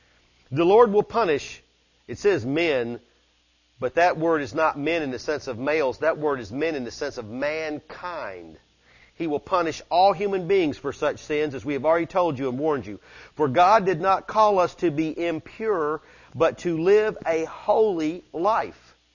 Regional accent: Tennessee, United States; we're from Tennessee, and we can do all that, but that's just fun, right?

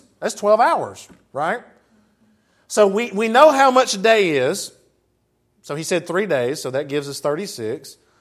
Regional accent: Jackson, United States; I mean, I grew up in Jackson. I got that one, y'all.

